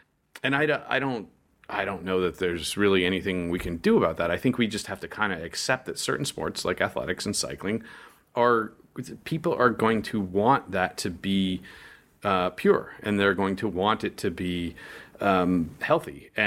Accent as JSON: {"language": "English", "town": "Denver", "region": "Colorado", "country": "United States", "tie": "born or raised there", "said": "I mean, my hometown team, we've won a few Super Bowls, and the Denver Broncos."}